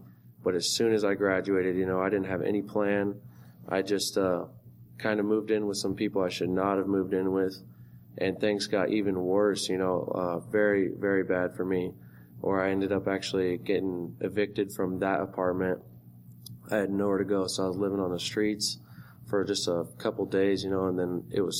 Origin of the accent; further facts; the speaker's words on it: Washington, United States; I grew up in Washington State.